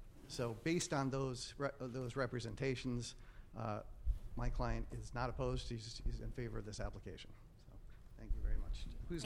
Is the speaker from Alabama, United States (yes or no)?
no; Cheshire, Connecticut, United States; I'm an attorney from Cheshire, Connecticut.